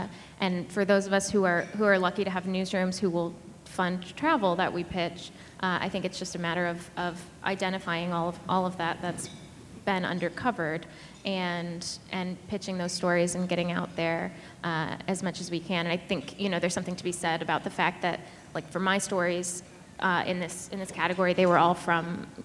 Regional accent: Indianapolis, Indiana, United States; I'm from Indianapolis.

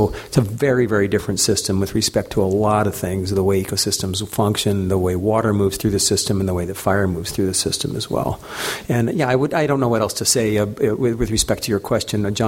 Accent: Montana, United States; I grew up in Montana, and Montana has a flat hydrograph.

